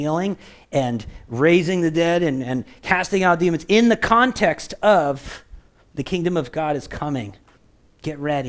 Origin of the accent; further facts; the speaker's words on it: Florida, United States; And I come from Florida where half of them will kill you.